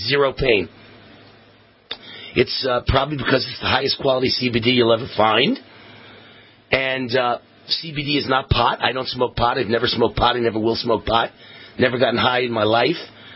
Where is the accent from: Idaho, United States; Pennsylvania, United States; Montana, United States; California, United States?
Pennsylvania, United States; The Ohio Pennsylvania. I'm from Pennsylvania.